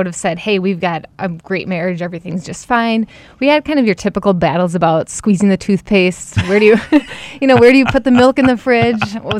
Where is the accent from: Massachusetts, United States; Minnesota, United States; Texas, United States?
Minnesota, United States; Red Wing; I am. I'm originally from Red Wing, Minnesota.